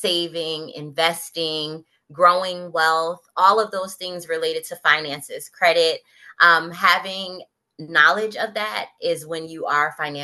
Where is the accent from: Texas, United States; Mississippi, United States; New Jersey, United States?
New Jersey, United States; Plainfield; Myself, I'm from Plainfield, New Jersey. So we weren't even far apart.